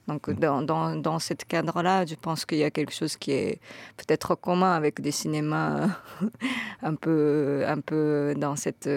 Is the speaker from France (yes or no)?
no; Japan; Moi, mon enfance, c'était Miyazaki, donc j'ai grandi au Japon.